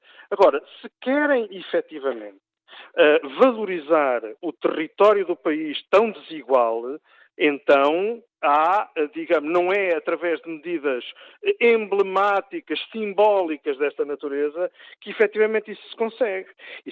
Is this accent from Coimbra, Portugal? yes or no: yes; Coimbra, Portugal; eu que sou de Coimbra